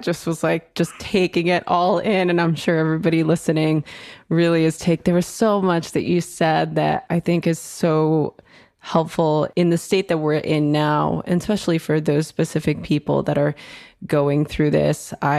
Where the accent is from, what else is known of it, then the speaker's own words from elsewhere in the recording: Los Angeles, California, United States; growing up in East LA, growing up in a gang-riddled environment